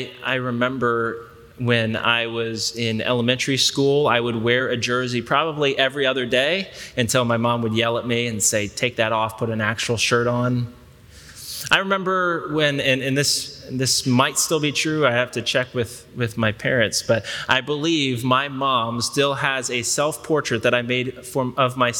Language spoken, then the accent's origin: English; Cincinnati, Ohio, United States; To say, in fact, if, in my hometown of Cincinnati, that jersey, that team was a laughingstock.